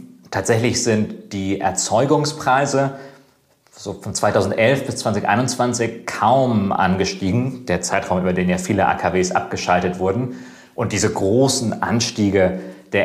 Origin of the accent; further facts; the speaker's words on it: Baden-Württemberg, Germany; ich bin bei Karlsruhe aufgewachsen